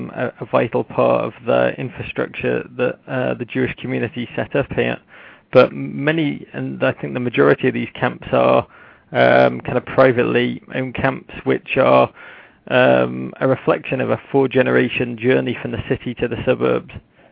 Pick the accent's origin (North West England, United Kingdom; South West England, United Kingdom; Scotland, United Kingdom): North West England, United Kingdom; Liverpool; now in United States; I was born in Liverpool, which was quite a place to grow up. It was very vibrant culturally, but economically it was in the 80s under Mrs. Thatcher.